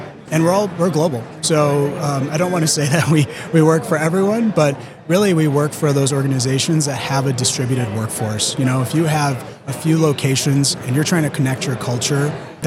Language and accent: English; Chicago, Illinois, United States; I hail from Chicago, so go Bulls.